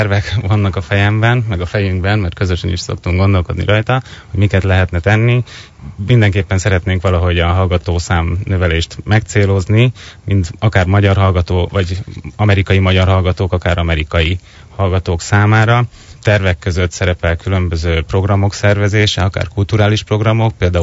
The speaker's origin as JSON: {"language": "Hungarian", "town": "Győr", "region": "Győr-Moson-Sopron", "country": "Hungary", "tie": "born or raised there", "said": "Ami pedig engem illet, Győrben születtem 1981-ben, majd ott jártam gimnáziumba, onnan pedig Szegedre mentem tanulni"}